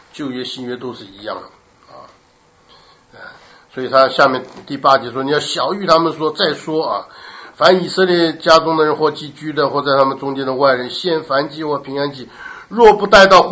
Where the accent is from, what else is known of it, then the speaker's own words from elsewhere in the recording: Taiwan; 尤其我们中国人啊，台湾来的人更喜欢吃那个什么猪血糕啊这些啊